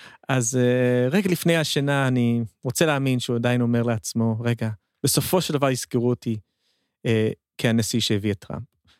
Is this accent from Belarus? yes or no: no; United States; Hebrew is a second language; אני חוויתי, אפשר להגיד, כאמריקאי בארצות הברית